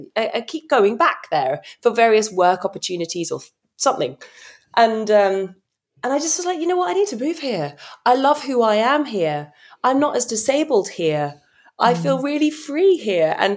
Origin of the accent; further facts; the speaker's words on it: United Kingdom; oh God, I'm too British for this place. I need some sarcasm and dry humor.